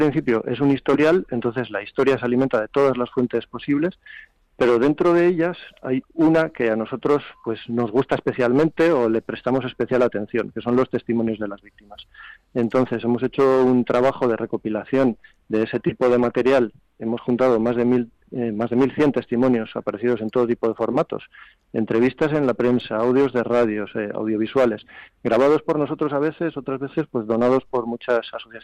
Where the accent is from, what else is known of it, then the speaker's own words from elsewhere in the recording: Basque Country, Spain; somos vascos, vivimos en el País Vasco, y es una visión desde aquí